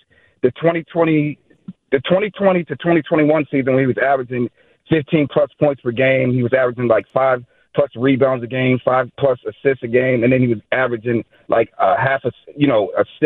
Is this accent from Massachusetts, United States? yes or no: yes; Boston, Massachusetts, United States; I want to talk about the Celtics because I am a fan, born and raised in Boston.